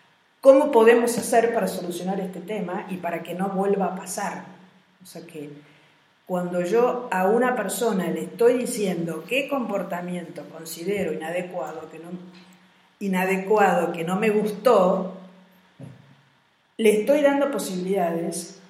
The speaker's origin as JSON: {"language": "Spanish", "country": "Argentina", "said": "Yo soy argentina."}